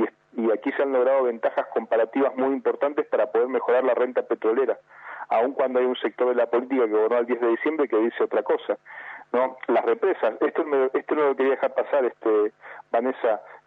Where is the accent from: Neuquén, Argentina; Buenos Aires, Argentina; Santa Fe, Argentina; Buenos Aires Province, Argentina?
Neuquén, Argentina; Soy neuquino, nacido y criado en la ciudad de Neuquén. Vivo en el barrio Don Bosco. Gracias a Dios sigo viviendo en el mismo barrio donde nací, donde me crié